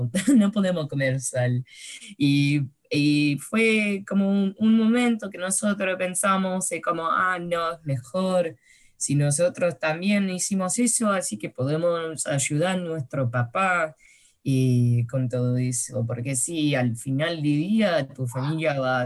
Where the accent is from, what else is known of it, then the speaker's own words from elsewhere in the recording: Argentina; la comida como argentino, así, es mucho, mucho sal comemos.